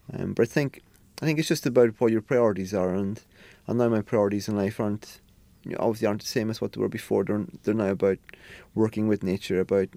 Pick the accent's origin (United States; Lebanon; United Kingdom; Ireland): Ireland; You know, I grew up in Ireland, and you're almost fighting at the bar to be the first person to buy a round.